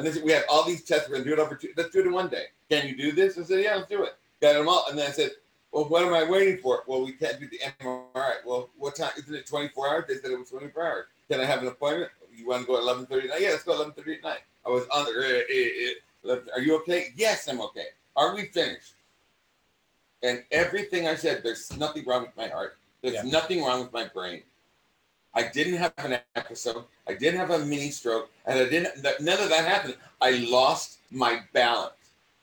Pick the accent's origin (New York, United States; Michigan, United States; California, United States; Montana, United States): California, United States; Colton; I came from Colton, California, for God's sakes.